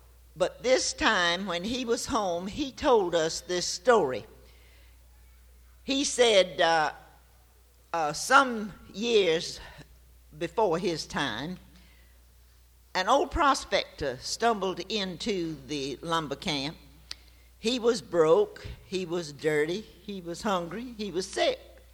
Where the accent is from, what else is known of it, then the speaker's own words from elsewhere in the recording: Gainesville, Florida, United States; But when I was a little girl, you know, I grew up in Gainesville. I had my third birthday in Gainesville.